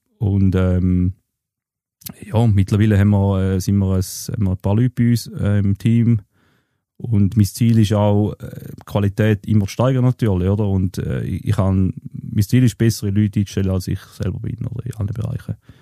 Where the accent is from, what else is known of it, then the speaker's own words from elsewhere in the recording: Thurgau, Switzerland; ich bin aufgewachsen am Thurgau. Wartwiningen, das ist das Nachbardorf von Wittwilen.